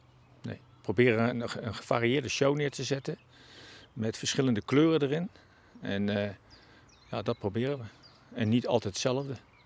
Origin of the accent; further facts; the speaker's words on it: Giethoorn, Overijssel, Netherlands; Ik kom uit Giethoorn.